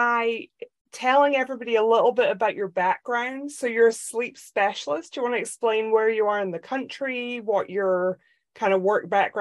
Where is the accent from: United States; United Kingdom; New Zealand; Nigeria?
United Kingdom; Scotland; but I'm originally from Scotland, so my geography is just rubbish.